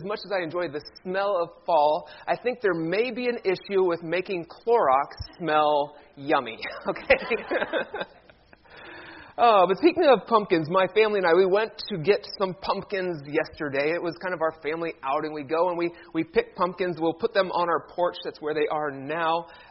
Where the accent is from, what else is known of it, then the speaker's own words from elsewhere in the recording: Cleveland, Ohio, United States; my hometown baseball team is in the World Series. So Cleveland will be starting the World Series.